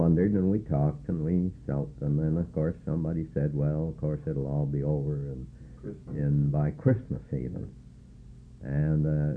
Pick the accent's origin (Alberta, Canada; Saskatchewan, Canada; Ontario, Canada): Alberta, Canada; Edmonton; also born or lived in Portage la Prairie, Manitoba; Yes, I was born in Portage Prairie, Manitoba, in January 1899, where my father was the manager of the Bank of Ottawa there. And I spent the first 8 years of my life there. When he was transferred to Edmonton